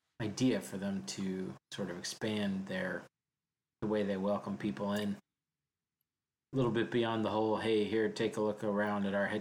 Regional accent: Houston, Texas, United States; My hometown Houston Astros are a strong Orange representative

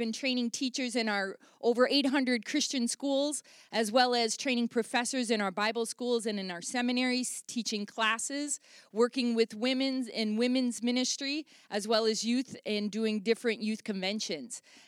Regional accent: Ripon, United States; as I grew up here in Ripon as my home church.

